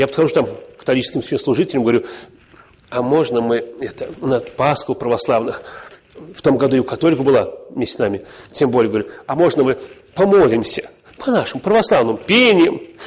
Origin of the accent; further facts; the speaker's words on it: Russia; Мы из России, мы русские. А можно ли нам?